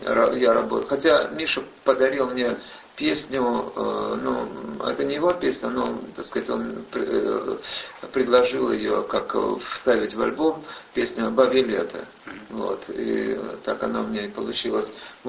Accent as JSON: {"language": "Russian", "region": "New York", "country": "United States", "lives_now": "Los Angeles, United States", "said": "Я даже из Нью-Йорка, хотя там другие климатические условия. Там теплее, говорю, там как в Сочи, скажем, да. Но зима бывает тоже холодная иногда. Так я переехал из-за этого в Лос-Анджелес, где все время тепло."}